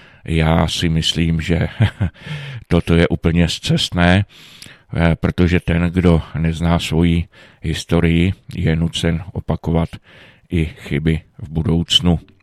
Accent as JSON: {"language": "Czech", "town": "Aš", "region": "Karlovy Vary Region", "country": "Czechia", "said": "Takže díky tomu jsem z Aše se dostal až do Prešova"}